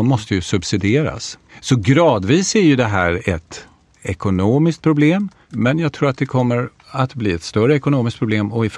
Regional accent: Brändö, Åland, Finland; now in Sweden; Ja, Brändö heter den där jag kommer ifrån. Och de är 450.

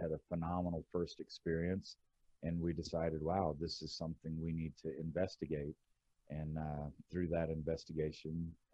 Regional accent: Houston, Texas, United States; So I grew up in Houston, and you know, my family was a mudded family.

